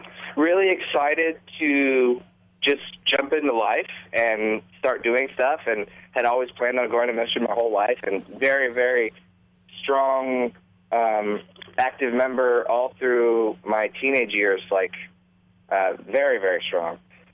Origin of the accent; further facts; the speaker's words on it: Washington, United States; now in Nashville, United States; I grew up in the Seattle area and have a great family. I have four sisters and just raised really, really well by my parents. Moved out to Nashville a year and a half ago, and just had moved my studio here from Seattle